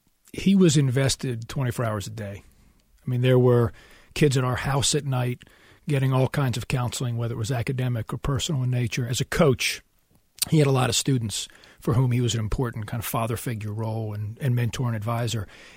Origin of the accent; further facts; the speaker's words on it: New Hampshire, United States; which is kind of what my home state of New Hampshire was like, I thought, growing up.